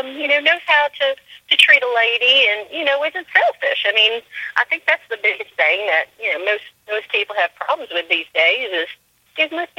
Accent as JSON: {"language": "English", "town": "Pensacola", "region": "Florida", "country": "United States", "said": "Yes, I am from Pensacola, Florida."}